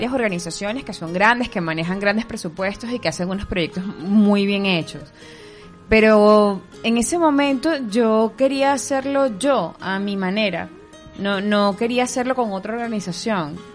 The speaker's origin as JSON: {"language": "Spanish", "country": "Venezuela", "said": "y todo empieza en Venezuela, que es de donde soy."}